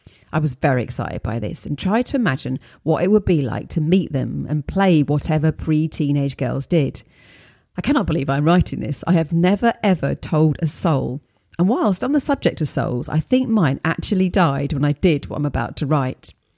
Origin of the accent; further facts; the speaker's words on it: Midlands, United Kingdom; I grew up in the Midlands of the UK in the late 1970s, 1980s. I wasn't very worldly, and I'm an only child